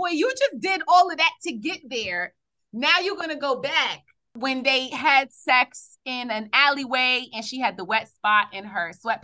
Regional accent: New York, United States; especially with the New York couples, like because I'm from New York

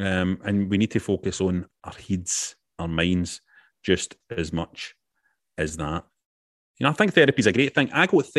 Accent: United Kingdom; As British wrestling fans, that's our history.

